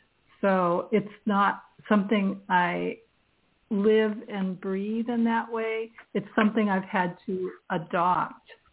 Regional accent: Auburn, Massachusetts, United States; as a kid growing up in Auburn, Massachusetts, I was a latchkey kid

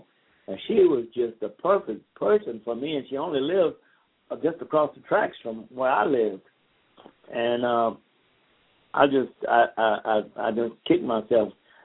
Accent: Waskom, Texas, United States; also born or lived in Houston; we moved from Wascom, Texas, which is down 25 miles into Texas, near Louisiana, Shreveport, Louisiana, between Marshall, Texas. And Shreveport is this little town called Wascom, and that's where I come from. And we moved to Texas, to Houston.

